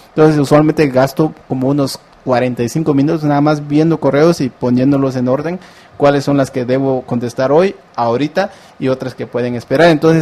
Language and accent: Spanish; Santa Eulalia, Huehuetenango, Guatemala; born there; Mira, el regreso, bueno, ya había regresado a Santa Eulalia porque abrimos dos laboratorios ahí de computación hace como tres años.